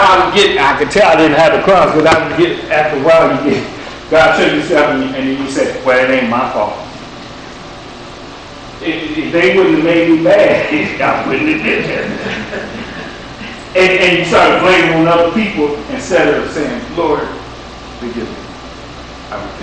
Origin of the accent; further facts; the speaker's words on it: Clemson, South Carolina, United States; I'm from Clemson.